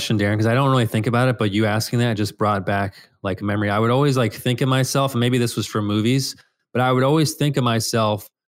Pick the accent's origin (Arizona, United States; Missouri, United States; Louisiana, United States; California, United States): Arizona, United States; Phoenix; also born or lived in Colorado Springs; So I was born in Phoenix. And then a few months after I was born, we moved to Colorado Springs.